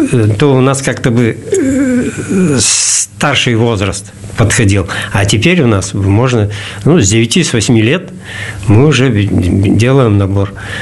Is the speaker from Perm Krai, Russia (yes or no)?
yes; Perm, Perm Krai, Russia; я уроженец города Перми.